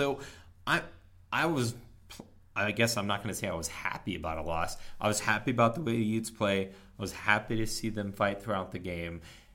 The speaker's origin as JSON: {"language": "English", "region": "Virginia", "country": "United States", "tie": "born or raised there", "lives_now": "Utah, United States", "said": "I grew up in Virginia. And I'm not native to Utah."}